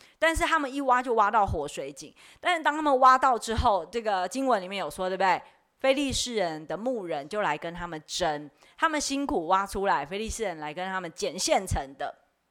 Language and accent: Chinese; Taiwan; 大家身为台湾人，你们用想的就觉得台湾人会怎样？